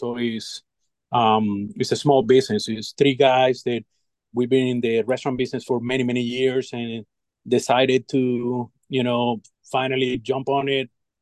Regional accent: Venezuela; moved away as an adult; now in Virginia, United States; Yeah, so I'm originally from Venezuela. And so I came here.

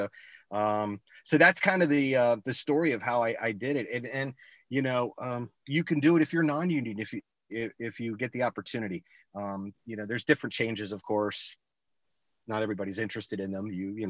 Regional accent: Lancaster, Pennsylvania, United States; I grew up in Lancaster, Pennsylvania.

